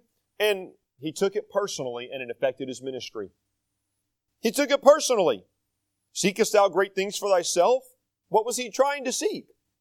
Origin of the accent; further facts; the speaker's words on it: North Carolina, United States; Now, I can say that because I'm from North Carolina and that's where they were, so it's all good.